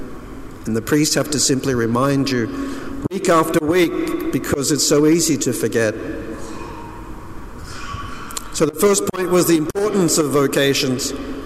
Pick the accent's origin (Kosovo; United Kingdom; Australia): Australia; now in United States; I came from Australia to the United States, where back then, 33 years ago